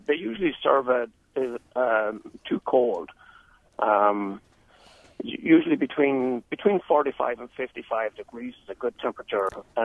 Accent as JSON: {"language": "English", "country": "Ireland", "tie": "born or raised there", "moved": "as an adult", "lives_now": "United States", "said": "I grew up in Ireland and was used to drinking good beer there and had traveled to Germany. But then in 85, on my way over to the U.S."}